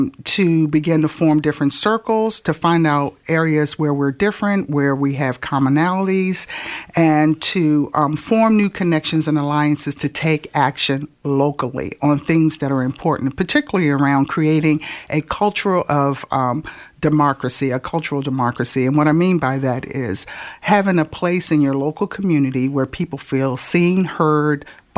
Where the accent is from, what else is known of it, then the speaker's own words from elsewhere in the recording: Washington, District of Columbia, United States; also born or lived in New Jersey; now in Jacksonville, United States; I came from New Jersey. I'm originally from Washington, D.C.